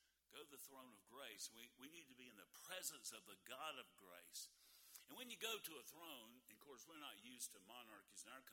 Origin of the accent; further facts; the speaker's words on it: Georgia, United States; when I grew up in South Georgia, we called them stickers.